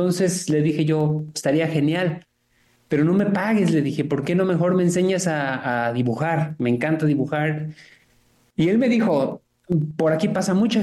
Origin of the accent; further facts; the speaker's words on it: Baja California Sur, Mexico; also born or lived in Mexico City; yo soy nativo de la Ciudad de México, nací ahí, aunque crecí en su mayor parte en lo que es la Baja California Sur. Estudié arquitectura en la ciudad de Querétaro, pero por azares del destino y esas cosas que te llevan a donde no esperas, acabé en Todos Santos.